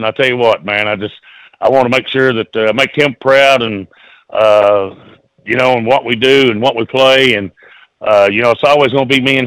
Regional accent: Kentucky, United States; You know, we're from Kentucky, and we were playing six nights a week.

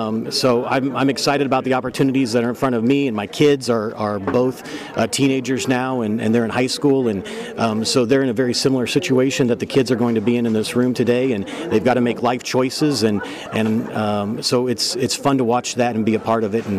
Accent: Moberly, Missouri, United States; I have fond memories of growing up in Moberly. I think it was a fantastic childhood for me.

